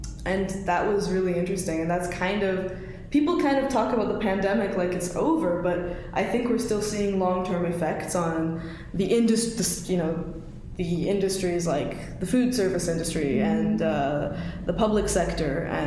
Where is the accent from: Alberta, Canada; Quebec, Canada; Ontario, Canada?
Ontario, Canada; Kitchener; I was born in Canada, but in Kitchener. So, Ontario, my family, my mom and my big sister were naturalized Canadian citizens, and I was born here. So I'm second gen, I guess that makes me.